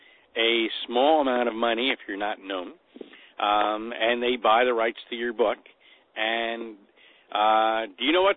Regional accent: New York, United States; And forgive me, I'm from New York, so I actually, as you can tell, talk, you know, kind of quickly

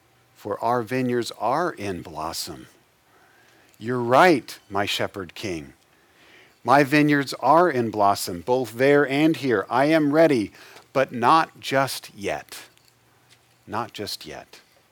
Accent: Midwest, United States; Well, we lived in, I'm from the Midwest originally, and we lived in southern Indiana.

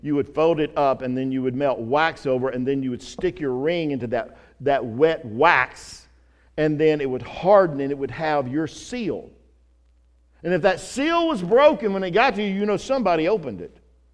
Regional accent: the South, United States; Look, I know we're from the South, and I get it that we're pretty much nice people.

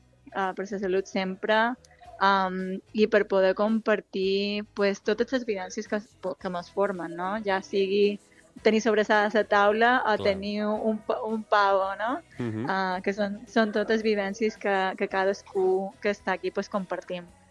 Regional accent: Campos, Balearic Islands, Spain; moved away as an adult; also born or lived in Porto Cristo; now in New York, United States; Bueno, majoritàriament de Campos, aunque vaig néixer a Porto Cristo.

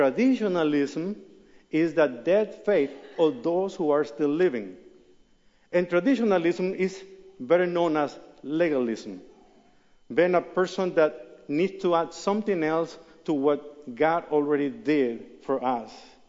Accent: Mexico; English is a second language; originally I'm from Mexico. That's why this funny accent that you're listening to me. And I grew up as a very religious boy.

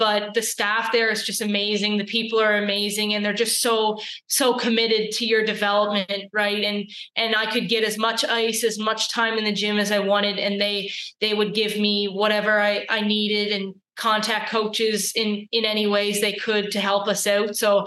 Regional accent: Prince Edward Island, Canada; my hometown. PEI is just amazing. And, you know, the small-knit community we have

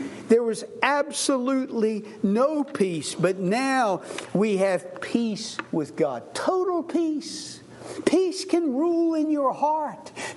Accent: United States; I'm American. I live in this culture. I know this culture fairly well. Not so much other cultures.

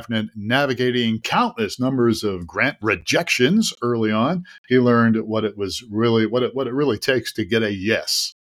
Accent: Youngstown, Ohio, United States; fellow Buckeye. I'm from Youngstown, been to Cleveland many times.

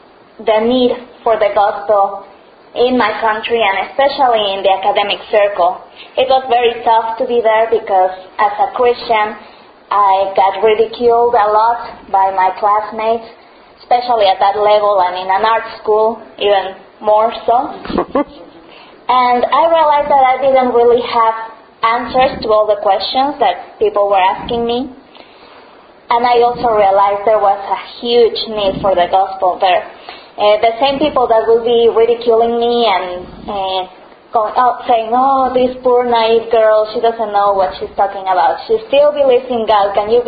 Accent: Mexico City, Mexico; also born or lived in United States; I'm from Mexico City. I'm the daughter of a church planter.

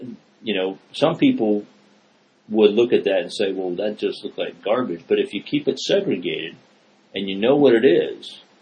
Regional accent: Florida, United States; Well, see, I grew up in South Florida, and the only hills there are dumps.

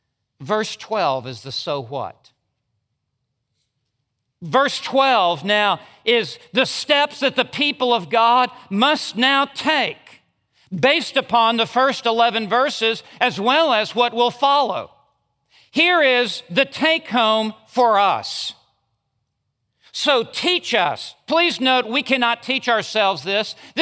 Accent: Memphis, Tennessee, United States; I remember when I went off to college, I grew up in Memphis, Tennessee. I went to college at Texas Tech University

